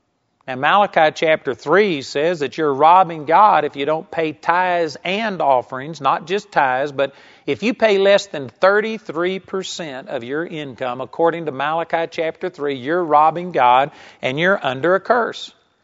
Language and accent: English; Arlington, Texas, United States; I was raised in Arlington, Texas, and the street in front of our house was a pretty busy street.